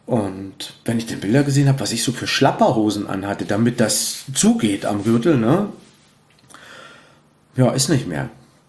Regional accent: Cottbus, Brandenburg, Germany; now in Peitz, Germany; also ich wohne ja in Peitz, Tonow, bei uns in Cottbus, wo ich arbeite und wo meine Heimatstadt ist

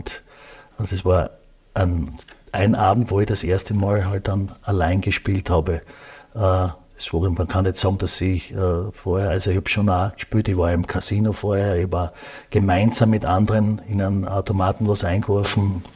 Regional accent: Graz, Styria, Austria; Ich bin in Graz geboren, habe da maturiert, habe dann nachher studiert

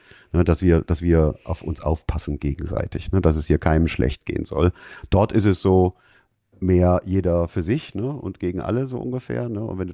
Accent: Pegau, Saxony, Germany; also born or lived in Leipzig; ich bin in der DDR geboren, in Leipzig, hinter der Mauer. Und habe in einer kleinen Stadt im Süden von Leipzig, in Pegau, meine ersten 10 Jahre verbracht.

